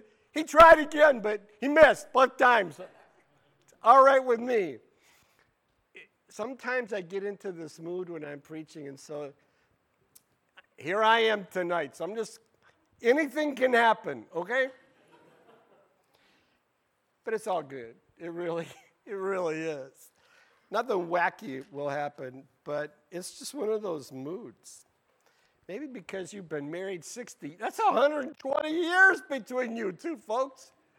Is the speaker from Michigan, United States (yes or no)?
yes; Davison, Michigan, United States; I'm from Davison. I said, I know Mount Morris Community Church. I know Mount Morris because I'm from Davison.